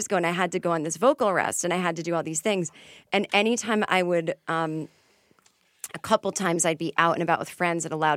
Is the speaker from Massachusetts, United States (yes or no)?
yes; Massachusetts, United States; now in Hollywood, United States; Massachusetts.